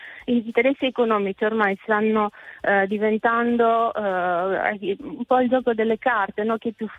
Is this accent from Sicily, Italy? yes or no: no; Sardinia, Italy; now in Bologna, Italy; Io chiamo da Bologna, però sono sarda. E vengo da un posto che non nomino, ma dove tu vieni in vacanza sempre e che ami.